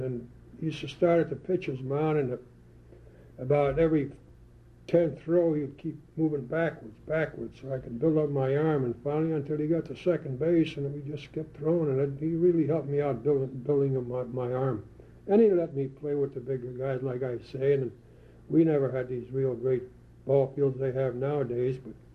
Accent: Delray, Michigan, United States; born there; I was born in Delray, Michigan, and my dad, he came over from the old country, Poland, so did my mother.

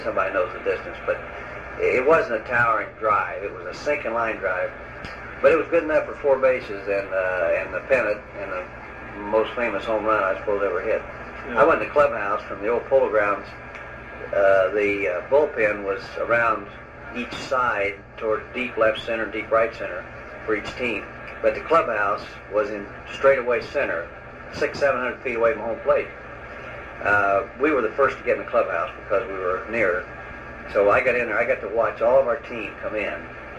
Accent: Anderson, Indiana, United States; went back to my hometown of Anderson, Indiana

